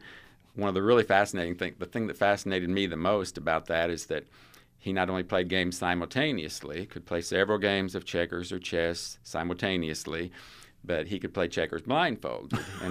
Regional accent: Indiana, United States; I'm originally from the northern part of the county, just north of Edwardsport. I grew up on a farm there, went to North Knox High School

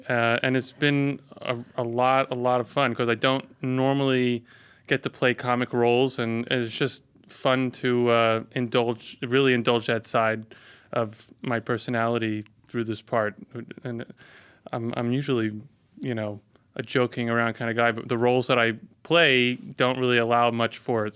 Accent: New York, United States; now in Los Angeles, United States; I am from New York, recently relocated to Los Angeles.

